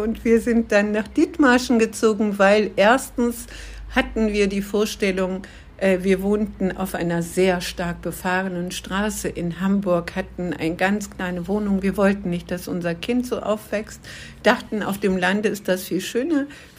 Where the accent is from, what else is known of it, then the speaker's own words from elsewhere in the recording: Turkey; ich stamme ursprünglich aus der Türkei, bin kurdischer Abstammung.